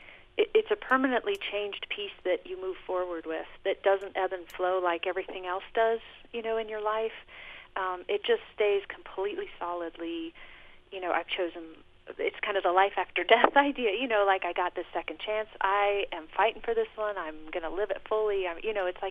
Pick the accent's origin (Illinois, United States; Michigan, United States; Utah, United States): Illinois, United States; Champaign; Yes, I grew up in Champaign and went through all the schools there and went through the university